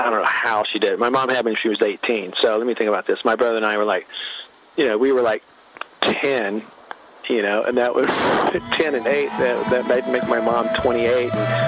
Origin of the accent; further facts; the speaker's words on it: Mississippi, United States; I grew up in Mississippi with a very, very small family.